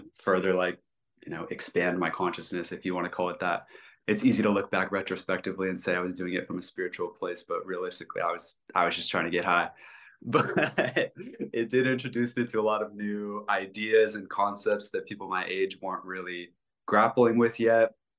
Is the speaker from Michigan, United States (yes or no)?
no; California, United States; born there; Hi, guys. Nice to meet you. I was born in California, and I'm an only child.